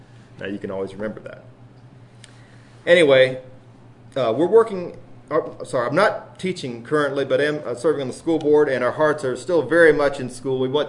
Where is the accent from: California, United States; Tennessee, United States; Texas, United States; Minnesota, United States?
Tennessee, United States; Whiteville; I grew up in Whiteville, Tennessee, where I was fortunate to attend only one school throughout all of my school years.